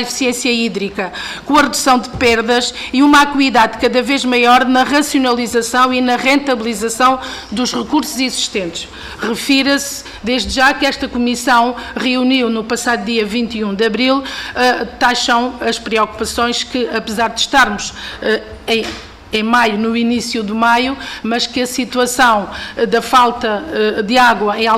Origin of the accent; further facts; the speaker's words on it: Alcácer do Sal, Setúbal, Portugal; que é também a minha região, sou de Alcácer do Sal.